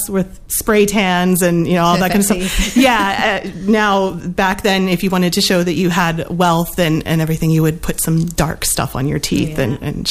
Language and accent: English; Pennsylvania, United States; was a student docent at a Revolutionary War museum in my hometown in Pennsylvania.